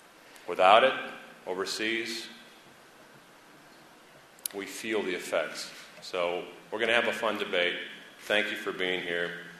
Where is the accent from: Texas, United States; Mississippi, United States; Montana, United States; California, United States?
Montana, United States; Whitefish; also born or lived in Bozeman; my folks were from Glasgow and Glendive, and I was born in Bozeman and grew up in Whitefish when it was a railroad and timber town. I am fifth-generation Montanan